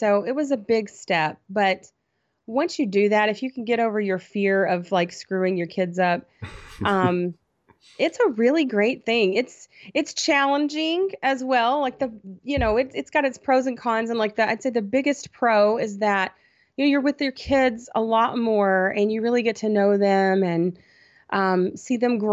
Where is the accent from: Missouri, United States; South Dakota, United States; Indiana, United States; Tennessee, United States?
Tennessee, United States; Chattanooga; I grew up in Chattanooga, Tennessee. I moved away for years and years and lived all over and moved back to Tennessee about 17 years ago almost